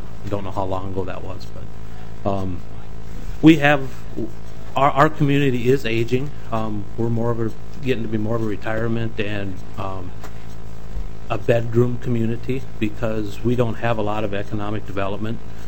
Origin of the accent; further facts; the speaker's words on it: Minnesota, United States; also born or lived in Nebraska; I grew up in Minnesota, but I lived in Nebraska for a number of years